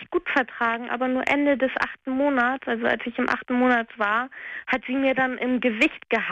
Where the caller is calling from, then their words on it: Rendsburg, Schleswig-Holstein, Germany; Nee, Rendsburg. Bei Schleswig.